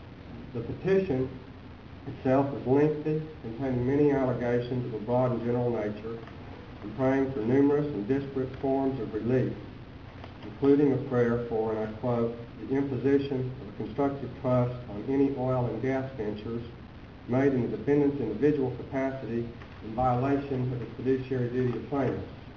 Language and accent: English; Fort Worth, Texas, United States; May it please the court, I am from Fort Worth and I represent the defendant